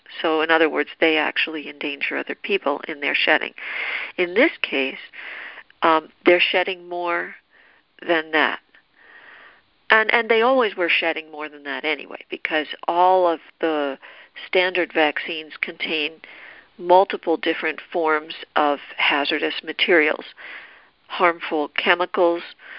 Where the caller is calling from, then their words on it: Florida, United States; Yeah, I don't know why I'm coming in from California, because I'm in Florida.